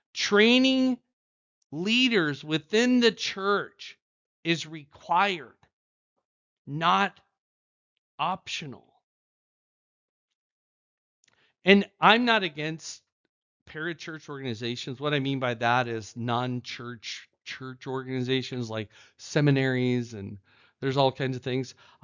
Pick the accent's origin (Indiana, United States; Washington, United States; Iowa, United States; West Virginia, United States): Iowa, United States; Fort Dodge; But I grew up in Fort Dodge. Have you ever heard of Fort Dodge? In Northwest Iowa.